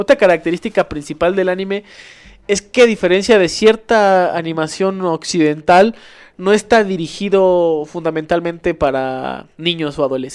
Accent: Mexico; México y en América Latina estamos muy familiarizados con el anime porque están en nuestro idioma y en nuestro acento.

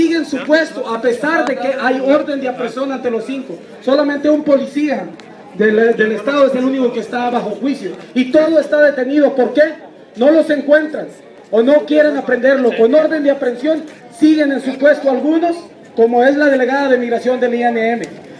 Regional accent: Mexico; Yo como mexicano

